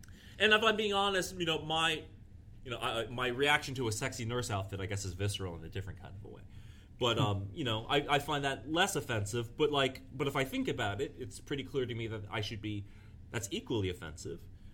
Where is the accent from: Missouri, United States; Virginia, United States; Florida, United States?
Virginia, United States; And there's a lot of that going around back in my home state of Virginia.